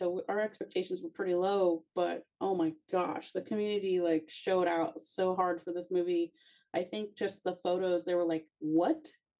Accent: California, United States; like, just to set the record straight, we are from the Central Valley, California. So mm-hmm. we're just in this like kind of small pocket.

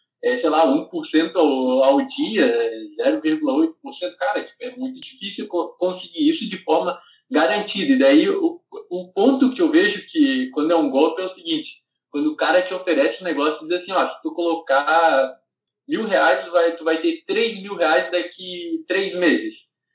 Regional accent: Santa Catarina, Brazil; eu sou de Santa Catarina, né?

